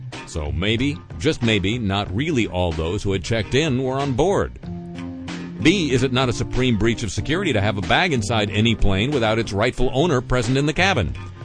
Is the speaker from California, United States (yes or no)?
yes; San Francisco, California, United States; recently I was returning to my hometown of San Francisco from Toronto, Ontario.